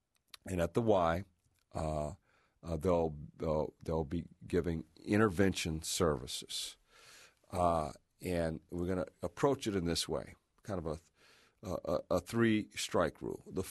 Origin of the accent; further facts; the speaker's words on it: Toledo, Ohio, United States; when I grew up in Toledo, my mother said, be home by a certain time.